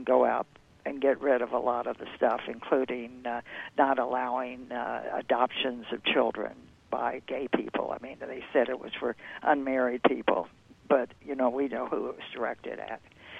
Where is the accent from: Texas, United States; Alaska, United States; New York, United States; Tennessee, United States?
Texas, United States; And 'cause I think most of us in the country, and I grew up in Texas, most of us are middle-of-the-roaders.